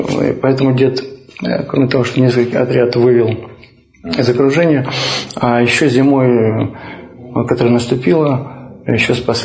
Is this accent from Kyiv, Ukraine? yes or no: no; Kharkiv, Kharkiv Oblast, Ukraine; я харьковчанин, и я, скажем так, коренной украинец. В моем роду были все украинцы Харьковской области. Черниговской, Донецкой, из нескольких поколений.